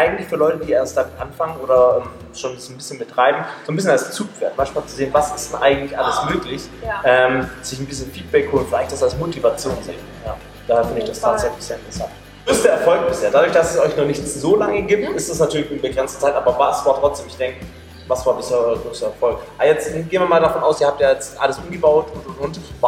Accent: Bochum, North Rhine-Westphalia, Germany; Ich komme mit dir wirklich aus Bochum.

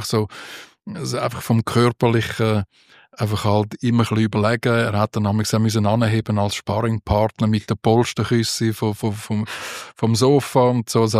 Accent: Winterthur, Zurich, Switzerland; Ja, also ich bin in Winterthur geboren, aufgewachsen, in die Schule, in die Lehre. Ja, es ist einfach meine Heimat.

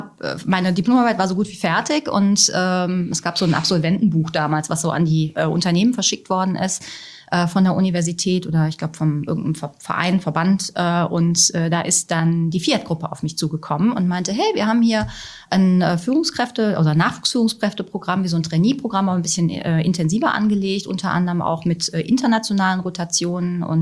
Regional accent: Germany

